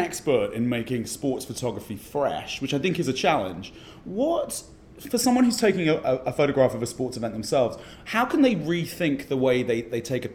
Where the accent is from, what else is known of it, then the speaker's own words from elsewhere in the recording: London, United Kingdom; you were in my hometown in London this summer photographing the Olympics